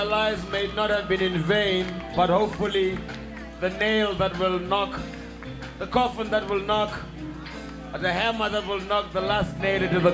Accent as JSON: {"language": "English", "town": "Baton Rouge", "region": "Louisiana", "country": "United States", "said": "And I'm from Baton Rouge, Louisiana."}